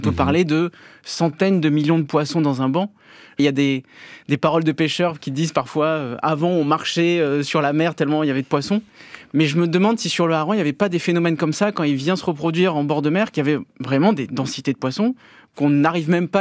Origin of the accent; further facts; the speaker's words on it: Bordeaux, Nouvelle-Aquitaine, France; born there; Moi, je suis né à Bordeaux.